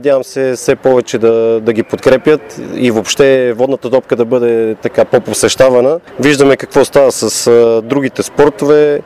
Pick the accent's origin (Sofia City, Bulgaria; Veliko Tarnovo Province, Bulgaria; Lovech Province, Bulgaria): Sofia City, Bulgaria; Sofia; И аз съм израснал тук в Дианабад